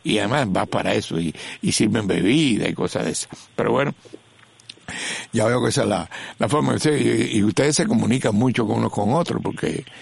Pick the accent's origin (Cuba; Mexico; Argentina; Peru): Cuba; moved away; Cuando yo salí de Cuba, salí hace muchos años